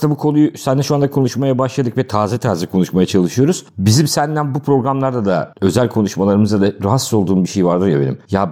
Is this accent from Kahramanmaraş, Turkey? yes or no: yes; Kahramanmaraş, Turkey; Ben de sana kendi memleketimde Kahramanmaraş'tan söyleyeyim.